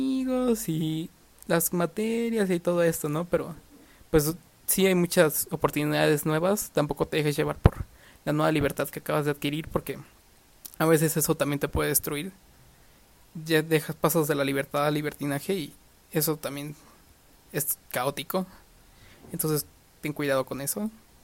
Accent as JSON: {"language": "Spanish", "country": "Mexico", "said": "esa es la mentalidad de muchos mexicanos, de quedarte con la mínima calificación para pasar y no. Intenta superarte, intenta ser una mejor persona para cambiar nuestro país"}